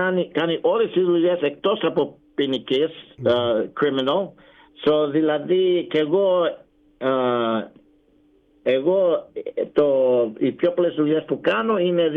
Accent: New York, United States; now in Thailand; Γεννήθηκα στη Νέα Υόρκη, οι γονείς μου από την Ελλάδα, ο πατέρας μου Πόντιος και η μητέρα μου από τη Σίμη.

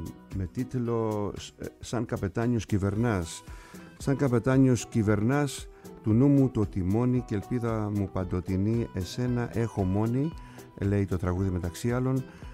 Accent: Kasos, South Aegean, Greece; στην Κάσο στο νησί μου

